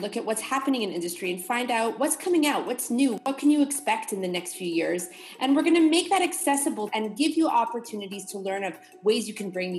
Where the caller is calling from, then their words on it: Florida, United States; and I'm coming at you from South Florida.